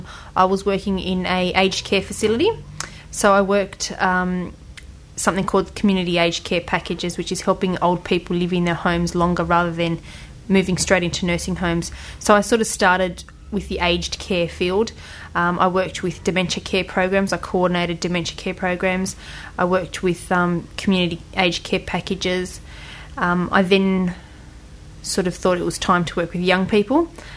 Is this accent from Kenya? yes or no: no; Australia; big Greek family, mother, father. I'm the youngest of a brother and a sister. My parents migrated here around 30 years ago. And I was born in Australia and raised with a very multicultural way of life. I learnt how to speak Greek, read, write